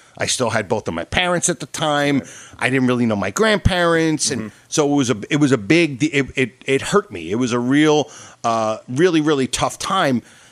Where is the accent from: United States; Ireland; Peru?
United States; Parsippany, New Jersey; I grew up in the tough streets of Parsippany, New Jersey.